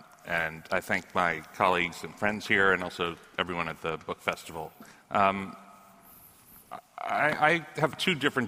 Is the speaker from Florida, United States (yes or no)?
no; New York, United States; And even though I am admittedly born and bred in New York, I am a New Englander at heart and in soul.